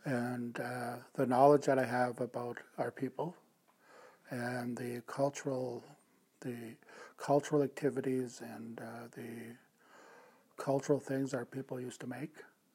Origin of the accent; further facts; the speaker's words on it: Northwest Territories, Canada; I'm Dene Tetlina from the Dene Tequea First Nation in Fort Reyes.